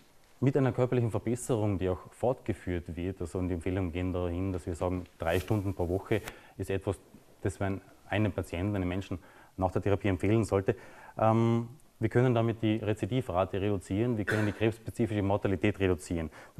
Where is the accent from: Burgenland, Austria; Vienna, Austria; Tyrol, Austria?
Burgenland, Austria; Und ich komme aus dem Burgenland.